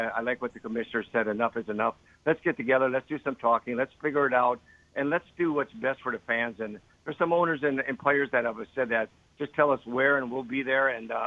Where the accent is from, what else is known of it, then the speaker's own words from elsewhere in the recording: Kewaunee, Wisconsin, United States; then raised in Kewaunee, a small city to the east, and then having the opportunity to play here in my home state was very special.